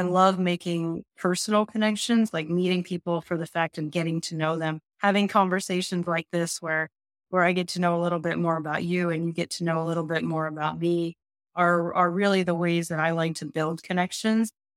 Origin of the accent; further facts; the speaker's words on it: United States; I grew up in America, was born and brought up as an American, but I have an Indian heritage.